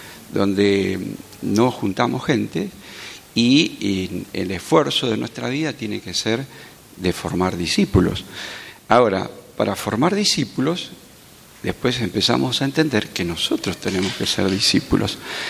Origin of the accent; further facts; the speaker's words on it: Mendoza, Argentina; born there; yo nací de casualidad en Mendoza. Mi papá era cordobés. Así que bueno, en esas escapadas a Mendoza, bueno, conoció a mi mamá y nací yo. Así que hay algo que me tira acá en Mendoza, la verdad.